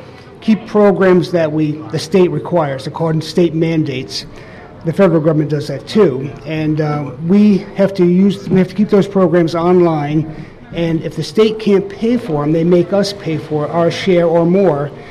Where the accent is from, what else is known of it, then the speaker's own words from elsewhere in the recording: Greene, New York, United States; And I'm glad to see it local here in Green, in my hometown, which is nice.